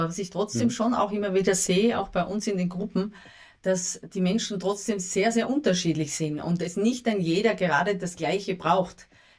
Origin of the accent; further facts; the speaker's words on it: Graz, Styria, Austria; Ich bin ja ursprünglich aus der Steiermark und bin in Graz aufgewachsen, in einer Stadt, zwar nicht großen, aber doch in einer Stadt.